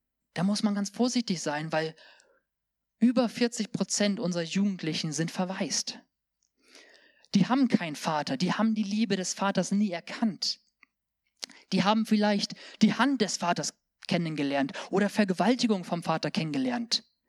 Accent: Eswatini; Bei uns in Swasiland ist es zum Beispiel so, wir haben eine sehr, sehr große Armutsschicht.

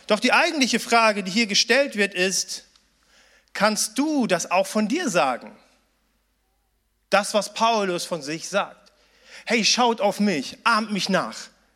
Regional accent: Germany; Ich bin sparsam, ich bin Deutscher. Das ist meine Heimat.

